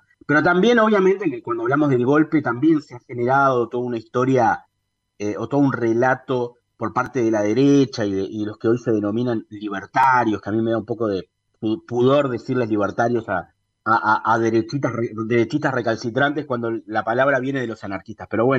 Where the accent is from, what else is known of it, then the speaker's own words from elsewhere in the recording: Uruguay; los uruguayos somos más canarios de lo que pensamos